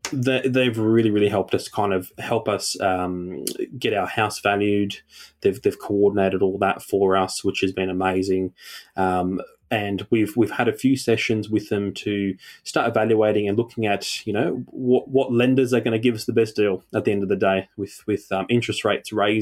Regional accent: Sydney, New South Wales, Australia; for us, we've got no clue. We're from Sydney.

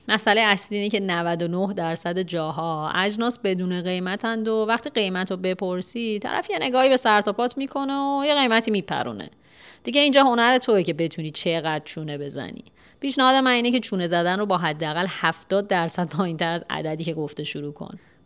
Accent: Iran; یه بار یه فروشنده ازم پرسید کجایی هستی، تا گفتم ایران

